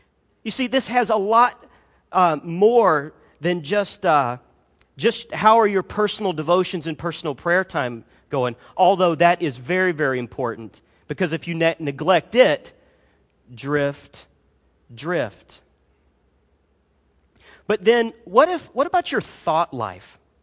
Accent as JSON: {"language": "English", "region": "Alabama", "country": "United States", "tie": "born or raised there", "said": "he and I grew up together down on the Gulf Coast down in Alabama, really close to Gulf Shores, just about half hour away from where we lived."}